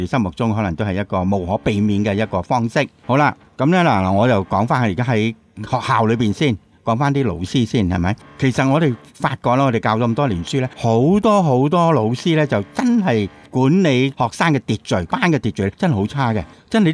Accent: China; 我觉得应该始终唔单止我哋系中国人啊

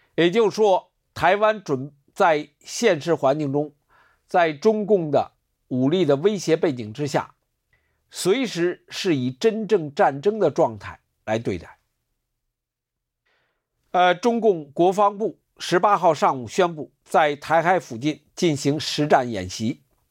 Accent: China; 作为大陆人，我第一次听说的，从来没有听说过。

